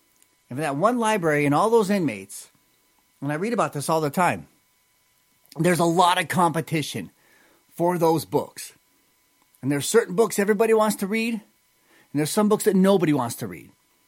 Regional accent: United States; I was born in America, me, raised in America. I've got family and friends here.

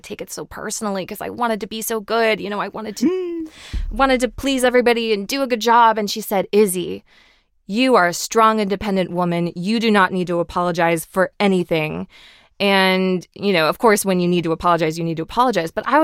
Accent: Kansas, United States; So growing up in Kansas, I'm sure I get a lot of Wizard of Oz jokes, as you may imagine. And no, I've never seen a tornado.

